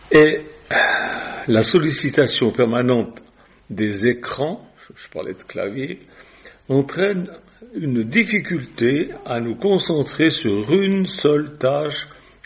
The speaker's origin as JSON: {"language": "French", "town": "Lausanne", "region": "Vaud", "country": "Switzerland", "tie": "born there", "said": "puisque je suis suisse et je suis né à Lausanne."}